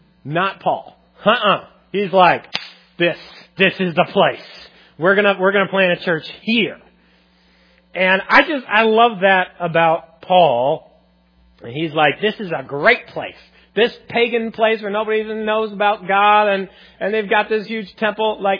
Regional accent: Le Mars, Iowa, United States; like, when I go other places and I tell people I'm from Lamar's, and I'm trying to explain where I'm from, I say, oh yeah, we're the ice cream capital of the world.

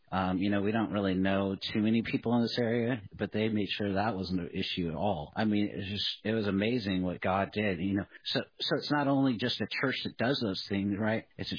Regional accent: Seattle, Washington, United States; also born or lived in Boise; I've lived in three different states. I grew up in Seattle. I lived in Boise.

